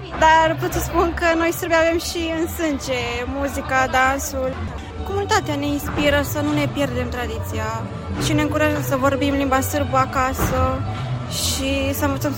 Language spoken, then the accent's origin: Romanian; Belobreșca, Caraș-Severin, Romania; Din satul Belobreșca, comuna Požegena.